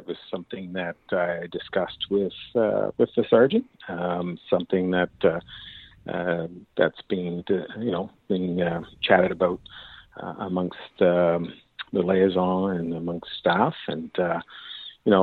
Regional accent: Sackville, Canada; I was born and raised in Sackville. I mean, I did live away for several years and moved back, but, I've always found Sackville to be kind of a quiet little community

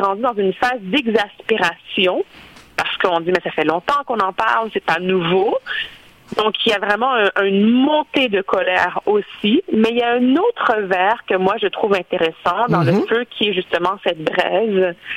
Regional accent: Haiti; je suis haïtienne

